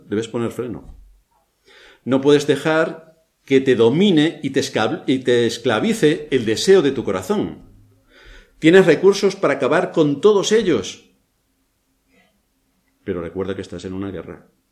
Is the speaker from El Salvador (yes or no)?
no; Spain; Igual que mi conducta puede demostrar que soy español